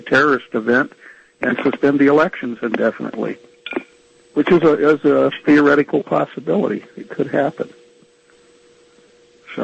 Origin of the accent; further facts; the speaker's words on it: Arizona, United States; also born or lived in San Diego, California; Yeah, I lived most of my adult life in San Diego. I was born and raised in Arizona. Attended school from junior high up out in California, got my contractor's license out there.